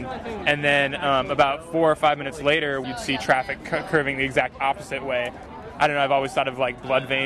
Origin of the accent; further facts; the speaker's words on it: Santa Cruz, California, United States; now in Portland, United States; Santa Cruz via Portland these days.